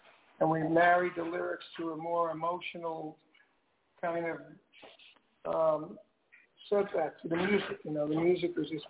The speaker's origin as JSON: {"language": "English", "town": "Brooklyn", "region": "New York", "country": "United States", "tie": "born or raised there", "also_born_or_lived": "Long Island / Los Angeles / Connecticut", "said": "I grew up in Brooklyn and moved to Long Island, then moved to L.A., then moved back to New York and Connecticut, and then moved here."}